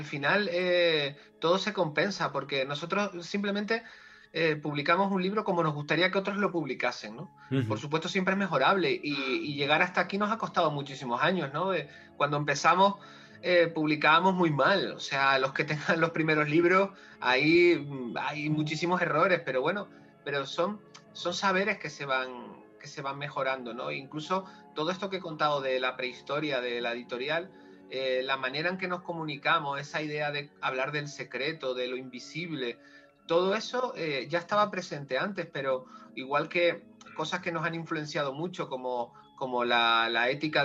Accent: Canary Islands, Spain; born there; Yo nací en Canarias

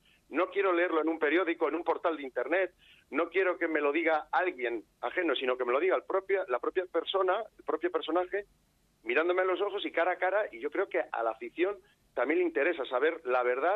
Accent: Palencia, Castile and León, Spain; born there; Yo nací en Palencia y la película se estrenará el 27 de junio en Palencia, que es la ciudad que me vio nacer y desde donde yo admiré a la Quinta del Buitragueño desde pequeñito.

